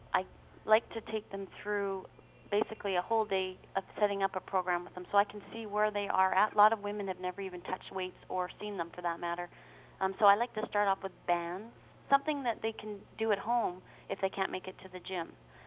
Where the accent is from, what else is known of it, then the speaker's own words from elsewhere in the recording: Victoria, British Columbia, Canada; now in United States; Yes, from Victoria.